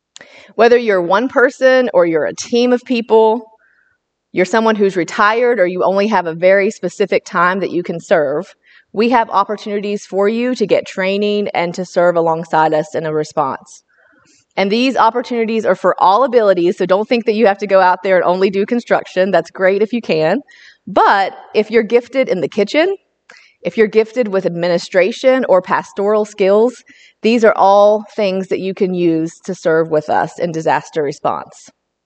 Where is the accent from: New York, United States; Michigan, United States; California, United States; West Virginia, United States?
West Virginia, United States; I'm a West Virginia native. I'm from Wyoming County, West Virginia. If anybody knows where that's at, it's near Beckley.